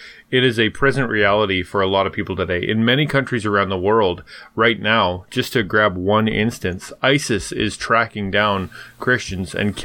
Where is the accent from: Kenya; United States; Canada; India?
Canada; Even though I'm a Canadian and he probably won't be the Republican candidate